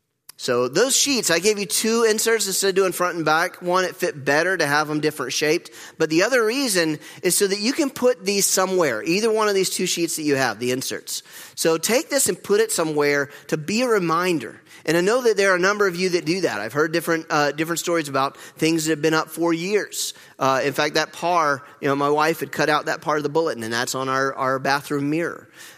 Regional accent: North Carolina, United States; I mean, I'm from North Carolina, and I'm a sane person.

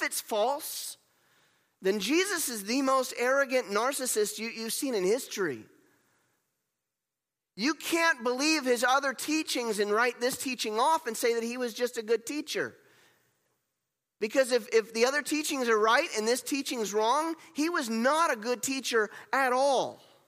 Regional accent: North Carolina, United States; now in Ohio, United States; I mean, we don't have any beaches here in Ohio, but I grew up in North Carolina.

